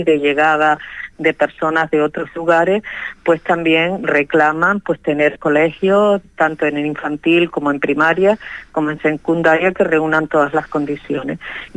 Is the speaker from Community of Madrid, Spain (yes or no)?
no; Canary Islands, Spain; yo procedo de la isla de Lanzarote